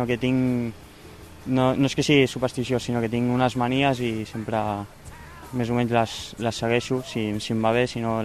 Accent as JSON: {"language": "Catalan", "town": "Cardedeu", "region": "Catalonia", "country": "Spain", "tie": "born or raised there", "also_born_or_lived": "Barcelona", "said": "vaig néixer a Barcelona, però a Cardedeu."}